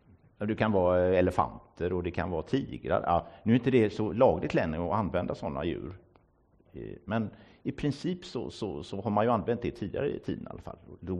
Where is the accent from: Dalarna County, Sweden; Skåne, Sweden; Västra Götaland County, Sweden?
Västra Götaland County, Sweden; Gothenburg; Tycker man som gammal göteborgare.